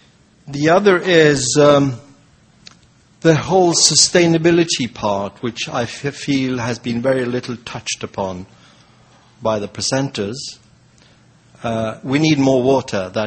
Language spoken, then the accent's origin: English; Norway; English is a second language; I'm from Norway.